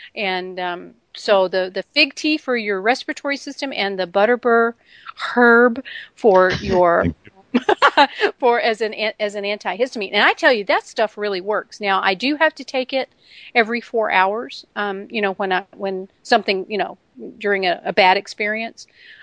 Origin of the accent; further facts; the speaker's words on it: Texas, United States; I know. I'm from Texas. That's my excuse.